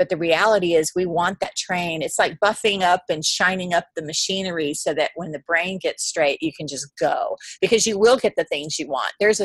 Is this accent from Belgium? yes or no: no; Texas, United States; I'm from Texas